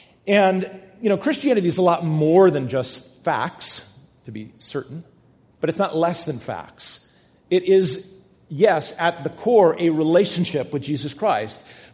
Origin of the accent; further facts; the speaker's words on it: Wenham, Massachusetts, United States; my hometown of Wenham, Massachusetts